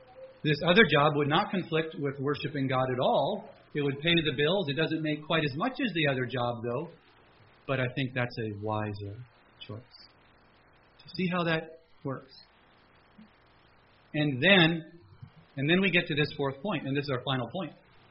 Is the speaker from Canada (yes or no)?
yes; Canada; After all, I'm a Canadian.